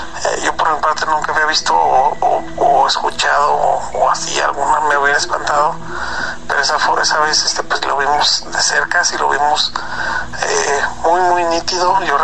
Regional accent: Guanajuato, Mexico; soy de acá de Guanajuato.

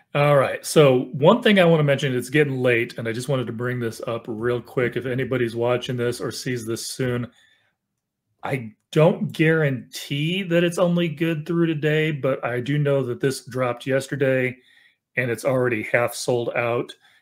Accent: Phoenix, Arizona, United States; I grew up in Phoenix, so I understand the big city issue.

